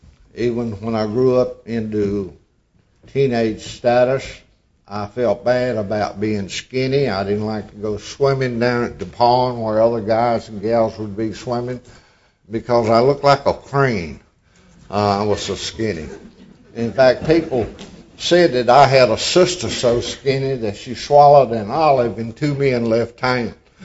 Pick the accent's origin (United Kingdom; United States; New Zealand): United States; Roxboro, North Carolina; We were very, very poor people growing up in Roxburgh, North Carolina.